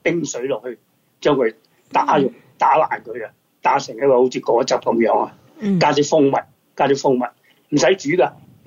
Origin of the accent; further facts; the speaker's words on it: China; 補血嘅係因為你知我哋中國人都係話係以形補形啦。